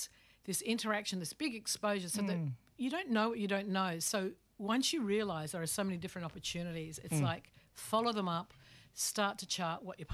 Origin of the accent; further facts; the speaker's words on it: Cairns, Queensland, Australia; I'm Kukuyalanji and Wanyi, yes. And I was born and raised in Cairns, went south, and then I've come back.